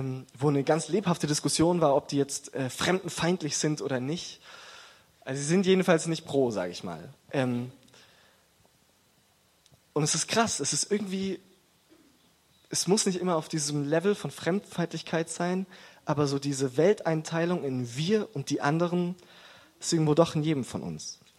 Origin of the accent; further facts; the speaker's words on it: Augsburg, Bavaria, Germany; also born or lived in Munich; dass ich in München geboren und in Augsburg aufgewachsen bin